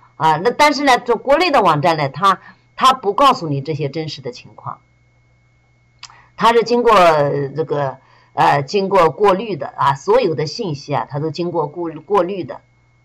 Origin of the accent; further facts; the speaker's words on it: China; 我是中国人，你听我讲话不是中国人吗？